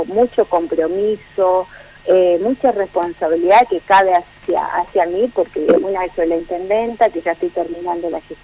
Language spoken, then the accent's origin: Spanish; San José de Feliciano, Entre Ríos, Argentina; verdad es que con muy buenos resultados en San José Feliciano, y yo soy una eterna agradecida a mi pueblo, a los vecinos que nos han acompañado